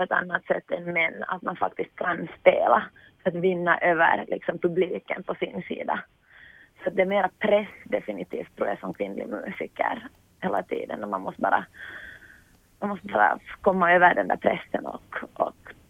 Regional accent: Finland; Mina kompisar frågar alltid hemma i Finland, men berätta nu om din vardag, vad du gör.

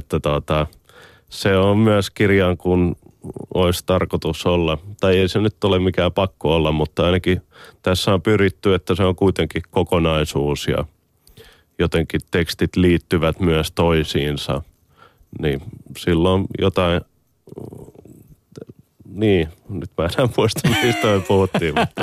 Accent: Helsinki, Uusimaa, Finland; mitä tapahtuu ehkä Helsingissä, joka on mun kotikaupunki

